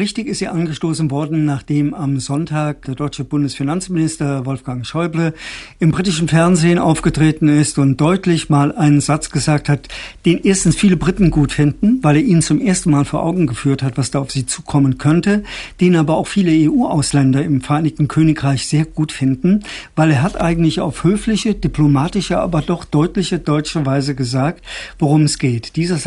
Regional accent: Germany; now in United Kingdom; Ich wohne ja nun lang genug in dem Land, um das als Deutscher auch mal zu sein.

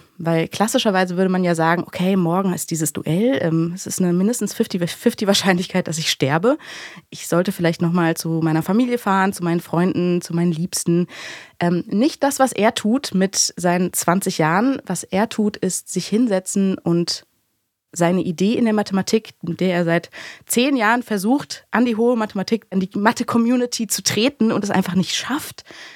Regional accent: Mainz, Rhineland-Palatinate, Germany; Ja, tatsächlich, ich bin ja in Mainz aufgewachsen.

